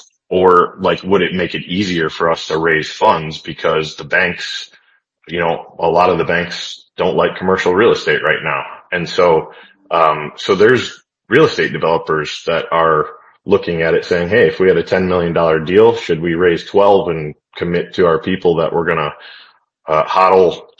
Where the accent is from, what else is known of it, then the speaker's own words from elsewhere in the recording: Midwest, United States; now in Texas, United States; first moved to Texas a couple of years ago, I was like, does anybody live here? It was super hot. I'm from the Midwest.